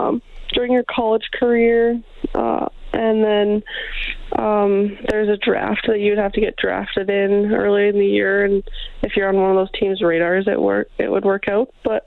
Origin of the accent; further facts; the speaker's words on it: Brandon, Manitoba, Canada; I grew up in Brandon, Manitoba.